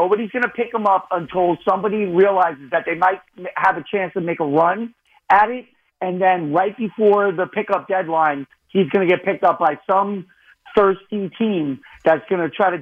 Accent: New York City, New York, United States; Fan. I'm a New Yorker. Yeah, I got a 347 number.

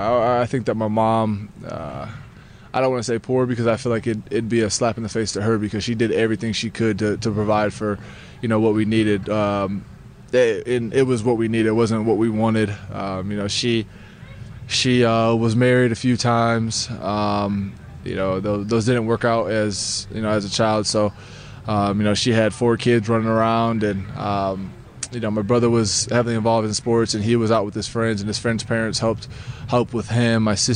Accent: Fostoria, Ohio, United States; Like I said, small town, blue collar community. People there just work hard.

